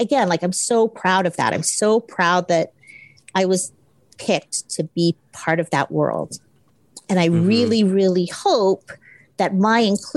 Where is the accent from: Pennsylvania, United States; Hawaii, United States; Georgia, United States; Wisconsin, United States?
Hawaii, United States; because I come from a very strong culture. I grew up in Hawaii, where Asians mm-hmm. are the majority.